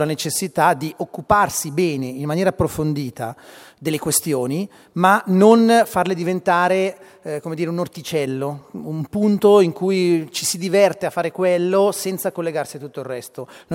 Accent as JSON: {"language": "Italian", "region": "Lombardy", "country": "Italy", "said": "vengo dal nord della Lombardia"}